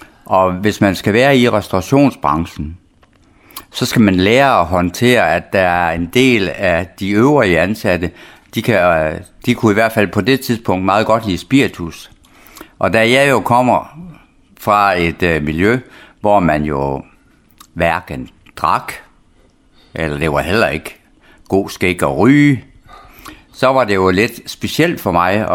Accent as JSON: {"language": "Danish", "town": "Vorst", "region": "North Denmark Region", "country": "Denmark", "tie": "born or raised there", "said": "jeg er født i Vorst, der ligger lige 12 km syd for Aalborg. Og jeg har jo været i Vorst i de første 16 år af mit liv. Og jeg gik jo i skole i Vorst de første 7 år"}